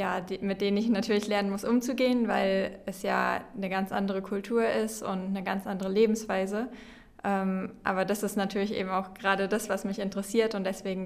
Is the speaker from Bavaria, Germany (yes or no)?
no; Friedrichsdorf, Hesse, Germany; Ich komme aus Friedrichsdorf, das ist in der Nähe von Frankfurt